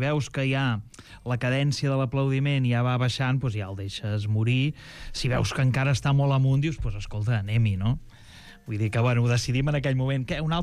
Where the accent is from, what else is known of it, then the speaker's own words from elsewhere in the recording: Terrassa, Catalonia, Spain; accent: Lleida Catalan; jo soc nascut a Terrassa, però de pares lleidatans. Llavors, a casa sempre hem parlat lleidatà, però llavors al sortir al carrer, els amics, tal i tot, doncs ja parlava l'oriental de Terrassa. Llavors, clar, tinc com els dos dialectes des del bressol